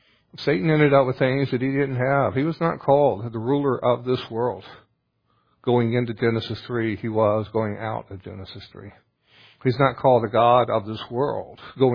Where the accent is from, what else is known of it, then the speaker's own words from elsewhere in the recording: the South, United States; they give me a lot of flack for being a Southerner.